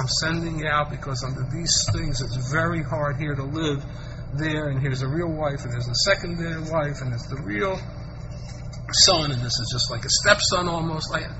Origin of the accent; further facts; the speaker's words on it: United States; growing up in America, I can say, well, God's looking at me as if I grew up, you know, 100 years ago in Vilna.